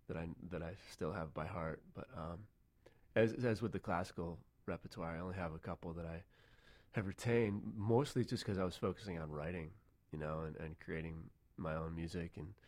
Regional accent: Connecticut, United States; In Connecticut.

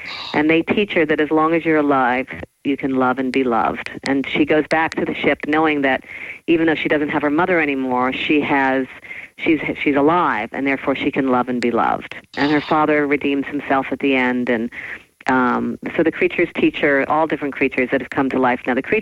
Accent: Queens, New York, United States; born there; I was born in Queens, but I always had a fantasy of living on the Upper East Side on Fifth Avenue.

